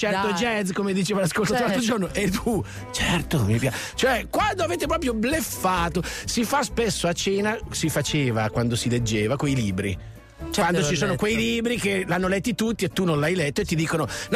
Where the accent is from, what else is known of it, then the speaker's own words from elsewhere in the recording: Brescia, Lombardy, Italy; siamo di Brescia, io e la Piera